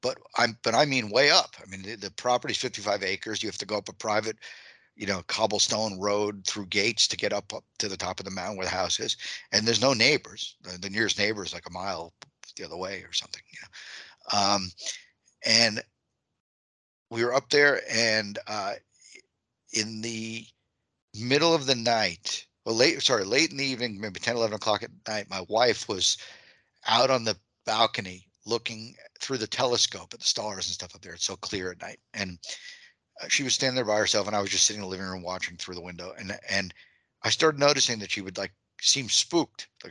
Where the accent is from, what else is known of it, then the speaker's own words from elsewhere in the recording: New York, United States; I'm from Long Island. So for me, home is Long Island.